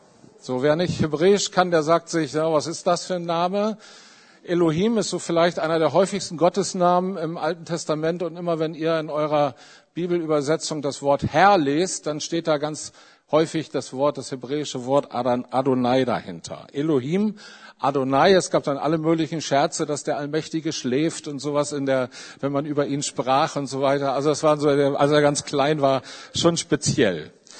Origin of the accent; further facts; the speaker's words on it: Mülheim, North Rhine-Westphalia, Germany; Ich komme aus Mülheim